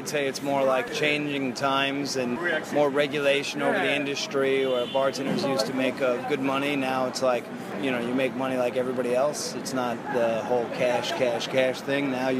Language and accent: English; Atlantic City, New Jersey, United States; Atlantic City, New Jersey, like, you know, we grew up around Trump. We grew up around the stories of this guy.